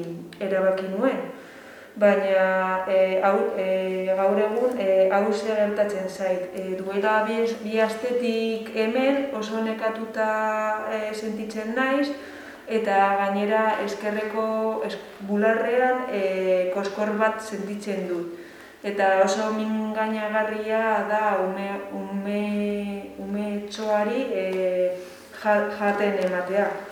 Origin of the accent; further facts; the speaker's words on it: Vitoria-Gasteiz, Basque Country, Spain; eta Gasteizkoa naiz. Hogeita ama zazpi urte ditut